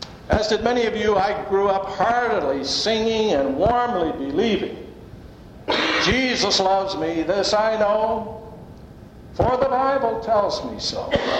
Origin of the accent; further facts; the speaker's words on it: Denton, Maryland, United States; And I grew up in Denton, Maryland in the late 20s and 30s.